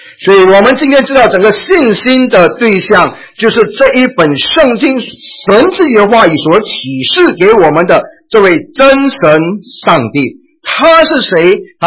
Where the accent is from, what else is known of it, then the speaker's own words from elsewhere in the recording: China; 叫做我们中国人的这个沙粒啊